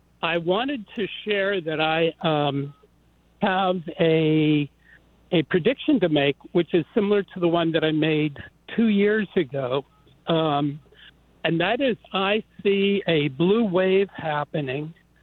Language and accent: English; Pittsburgh, Pennsylvania, United States; the city of Pittsburgh, my hometown where the assassination attempt happened